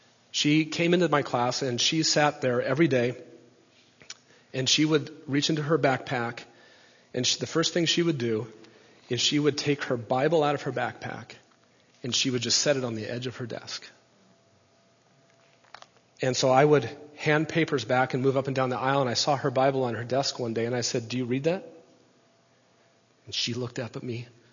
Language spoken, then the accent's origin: English; Nebraska, United States; moved away as an adult; I was born and raised in Nebraska, and then I moved to Southern California, which was a little bit of a culture shock, to say the least.